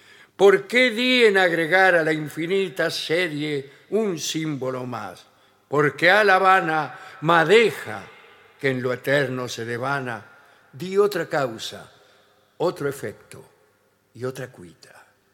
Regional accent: Argentina; Así somos los argentinos.

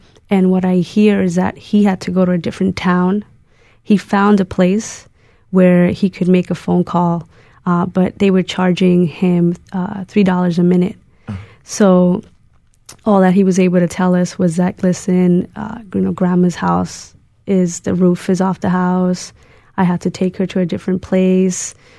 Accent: south, Puerto Rico; Because I'm from the South, I know that we're going to be sending stuff out to the South of Puerto Rico to help out our family and friends there.

